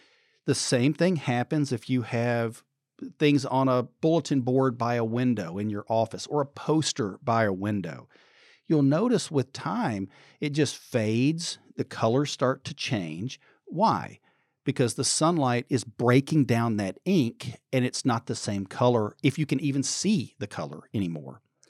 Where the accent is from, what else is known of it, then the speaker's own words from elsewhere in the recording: Midwest, United States; So I'm from the Midwest, and we would carve a pumpkin sometime in early to mid-October.